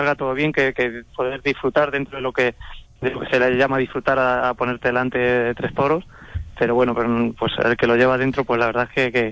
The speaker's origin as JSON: {"language": "Spanish", "town": "Alcázar de San Juan", "region": "Castilla-La Mancha", "country": "Spain", "lives_now": "Ciudad Real, Spain", "said": "yo soy de Alcázar de San Juan, ¿no? Para lo que pasa es que vivo en Ciudad Real, pero vamos, soy de Alcázar, ¿no? Nací allí"}